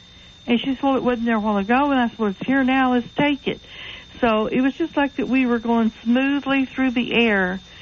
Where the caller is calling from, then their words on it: Missouri, United States; I'm calling from Missouri.